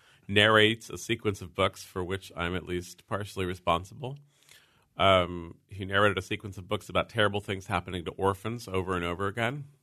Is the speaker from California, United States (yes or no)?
yes; San Francisco, California, United States; So I'm from San Francisco, which has a nice foggy, oceanic gloom to it.